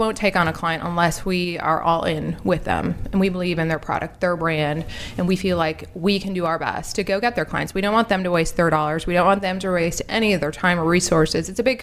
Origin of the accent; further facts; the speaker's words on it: Wauwatosa, Wisconsin, United States; now in Maryland, United States; So I'm an upper Midwesterner, cheesehead by birth in Wisconsin, but an adopted, transformed Maryland crab.